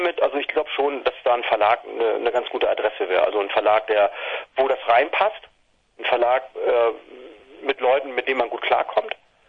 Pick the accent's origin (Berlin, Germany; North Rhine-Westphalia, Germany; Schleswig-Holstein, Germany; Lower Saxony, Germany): Schleswig-Holstein, Germany; Hohenweststedt; in Hohenweststedt, also eben das Dorf, in dem ich damals aufgewachsen bin. Geboren bin ich in Itzehoe und bin dann mit, ich weiß nicht, mit 4 oder 5 oder so nach Hohenweststedt gekommen.